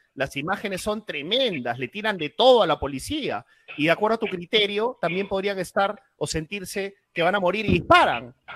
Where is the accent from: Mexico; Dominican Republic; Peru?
Peru; No, pues, no. Todos somos peruanos.